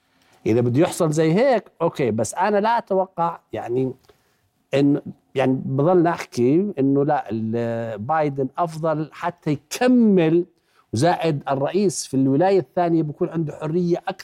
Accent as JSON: {"language": "Arabic", "country": "Jordan", "said": "هلا إذا سألتني كأردني"}